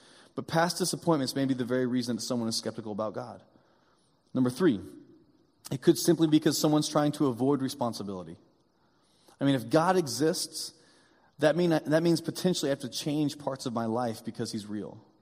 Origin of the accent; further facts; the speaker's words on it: Indiana, United States; Well, growing up in Indiana and growing up on a farm, we had all kinds of things that grew.